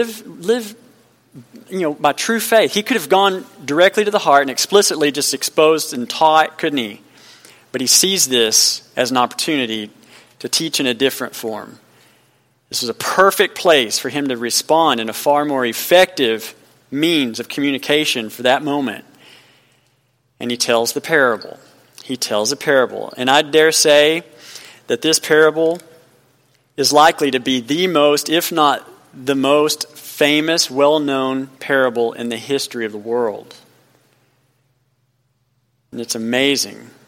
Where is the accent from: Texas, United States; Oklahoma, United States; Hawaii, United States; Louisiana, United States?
Texas, United States; Amarillo; And then I'm from Amarillo, Texas. I was born there and raised up in the panhandle up there.